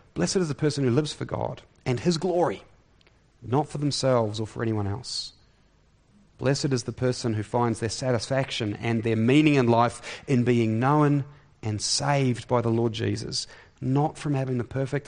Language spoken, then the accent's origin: English; Wellington, New Zealand; born there; Sorry, I was born in Wellington.